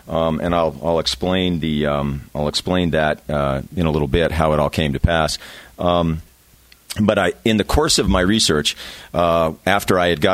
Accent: Denver, Colorado, United States; And I grew up in Denver. I went to school at Colorado State University, where I started out as a pre-med major, pre-med bioscience major.

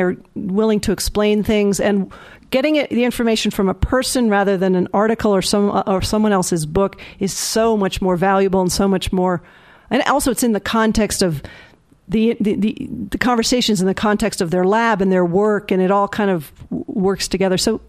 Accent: Hanover, New Hampshire, United States; I'm from Hanover, New Hampshire.

